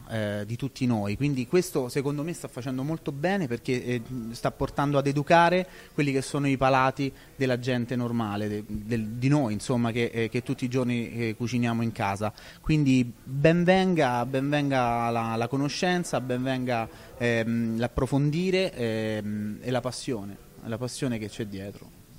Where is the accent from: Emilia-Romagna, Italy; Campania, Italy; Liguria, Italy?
Campania, Italy; Naples; il mare poi sta nelle mie corde, sin da piccolo sono napoletano